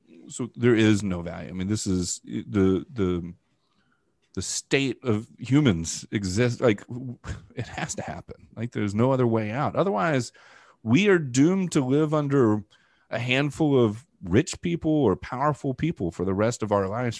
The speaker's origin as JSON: {"language": "English", "region": "the South", "country": "United States", "said": "especially being an American, especially being a Southerner, I think Southerners have a weird predisposition for freedom, too."}